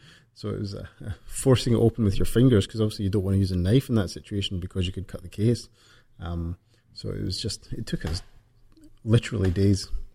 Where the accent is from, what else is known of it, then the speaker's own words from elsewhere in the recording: Scotland, United Kingdom; I couldn't possibly comment. I'm Scottish.